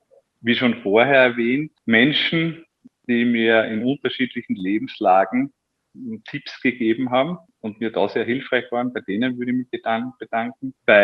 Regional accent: Styria, Austria; ich komme aus der Obersteiermark

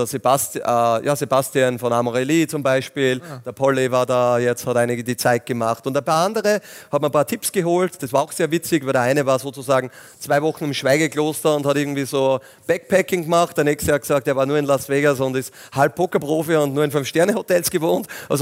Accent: Linz, Upper Austria, Austria; auch eine Wohnung in Wien und im Sommer ein bisschen in Mallorca da und dort auch. Also pendel durchaus da hin und her. Aber bin Linzer und sehr gern auch und habe noch einen großen Bauernhof in der Nähe, in Strengberg auch. Also das ist so mein Domizil.

